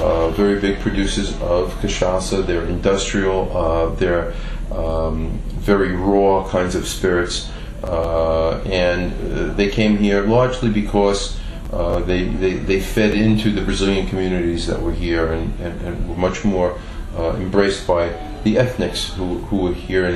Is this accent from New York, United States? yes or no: yes; Brooklyn, New York, United States; also born or lived in France; I grew up in Brooklyn, New York, perhaps tell by my accent. And but my father's French, I'm French, I lived in France for 10 years